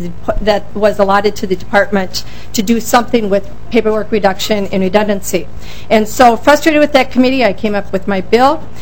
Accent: Willmar, Minnesota, United States; greetings from your relatives in Wilmer, Minnesota. They send hello and wish you well. So, I am from Wilmer. I am a Wilmer Public School teacher of 30 years.

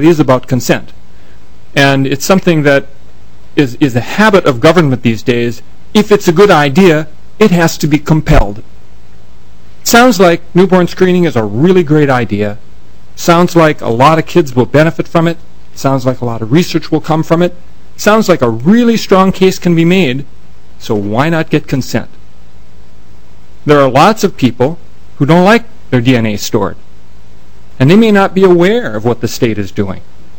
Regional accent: Eagan, Minnesota, United States; I'm from Eagan, Minnesota.

